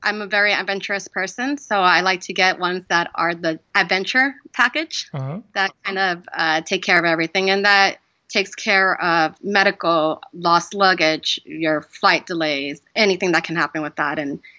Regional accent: United States; I'm American.

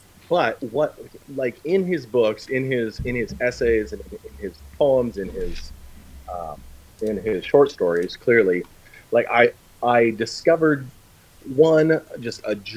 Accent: Whitefish, Montana, United States; the sense of history here is a little bit different scale than what I grew up with in Whitefish, Montana.

